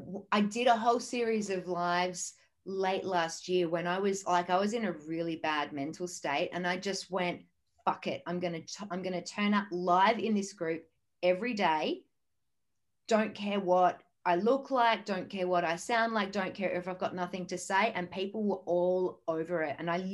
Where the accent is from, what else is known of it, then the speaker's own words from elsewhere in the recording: Australia; I feel like as an Australian